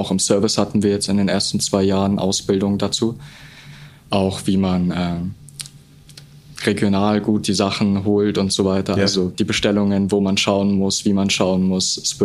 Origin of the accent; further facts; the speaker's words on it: Germany; moved away; Ich bin 3 Jahre hier zur Schule gegangen. Ich komme nämlich eigentlich ursprünglich aus Deutschland.